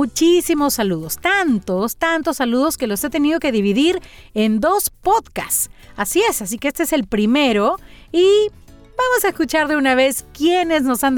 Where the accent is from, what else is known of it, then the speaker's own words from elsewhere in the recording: Peru; now in United States; yo solo vivo en Estados Unidos hace 4 años, así que como soy de Perú, hablo español, por eso que mantengo mi lengua.